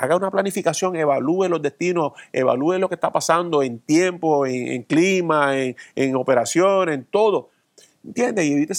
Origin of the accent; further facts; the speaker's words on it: Puerto Rico; Son los socios de Puerto Rico y nosotros como boricua, ¿verdad?